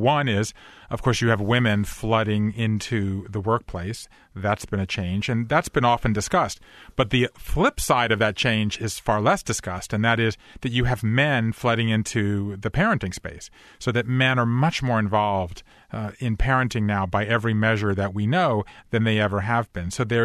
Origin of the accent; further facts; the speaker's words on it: Savannah, Georgia, United States; I grew up in Savannah, Georgia, as you know.